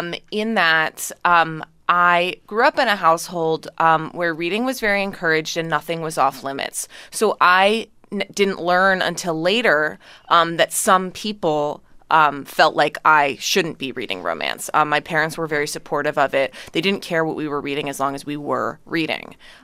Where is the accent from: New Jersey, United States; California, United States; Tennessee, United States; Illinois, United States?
Illinois, United States; Chicago; And in the bookstore where we grew up in Chicago, historical fiction was right next to romance.